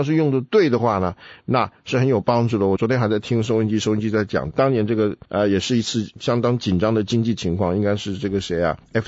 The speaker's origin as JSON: {"language": "Chinese", "country": "China", "lives_now": "United States", "said": "可是我们从中国来的人"}